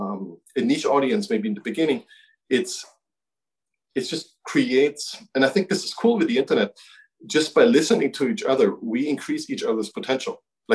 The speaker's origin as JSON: {"language": "English", "country": "Germany", "tie": "born or raised there", "said": "I grew up in Germany, right?"}